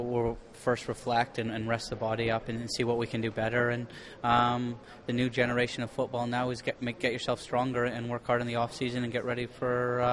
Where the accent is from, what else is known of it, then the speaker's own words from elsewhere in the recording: Canada; it's extra special being Canadian.